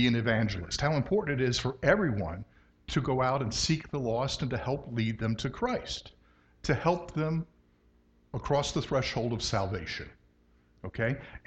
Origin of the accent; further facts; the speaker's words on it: United States; because, you know, I'm an American male